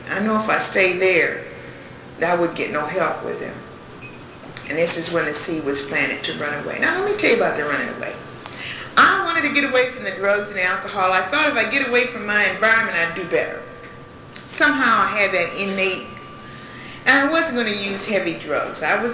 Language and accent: English; Michigan, United States; In Michigan, the boulevard is a pretty nice place to be in my hometown. That's where the doctors and lawyers lived.